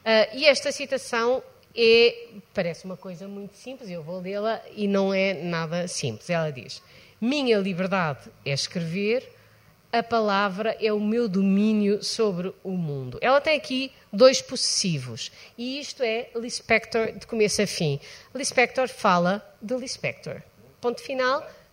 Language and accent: Portuguese; South, Portugal; eu sou do Sul, penso devagar e falo devagar.